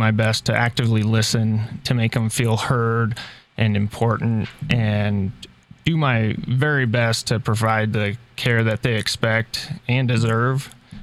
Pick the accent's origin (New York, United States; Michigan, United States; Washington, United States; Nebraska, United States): Nebraska, United States; Kearney; now in Central City, United States; So born and raised in Kearney, Nebraska.